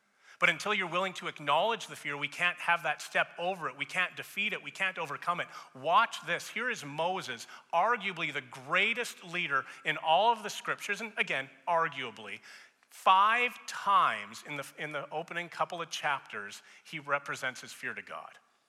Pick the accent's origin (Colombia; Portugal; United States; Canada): Canada; Edmonton, Alberta; I'm born and raised in Edmonton. I left for the entirety of my 20s to go to school and such. But I love Edmonton.